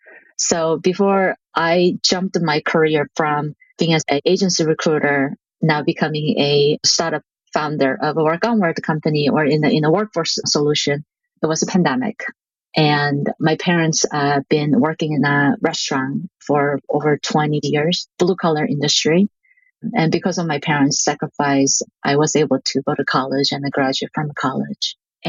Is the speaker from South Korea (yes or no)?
yes; South Korea; English is a second language; also born or lived in West Coast, United States; now in New York, United States; I'm originally from South Korea, and I spent some time in the West Coast, and I ended up moving to New York back in 2009.